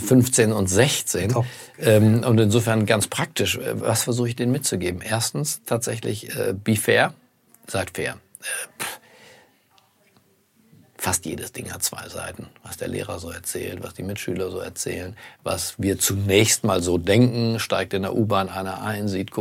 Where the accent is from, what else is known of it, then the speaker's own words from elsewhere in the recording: Berlin, Germany; born there; In Berlin, in meinem Geburtsort